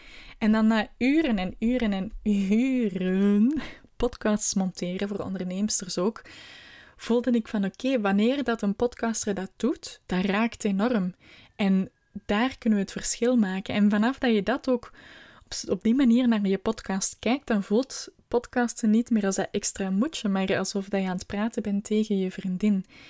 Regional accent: Essen, Flanders, Belgium; Bij mij is het dialect waar ik vandaan kom er echt uitgedrild. Ik kom van een klein dorp, Essen. En eigenlijk vind ik het wel ook jammer dat ik dat dialect niet meer kan volgen

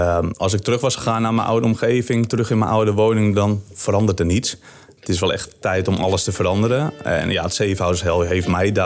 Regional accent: Enkhuizen, North Holland, Netherlands; Ik kwam zelf uit Denkhuizen.

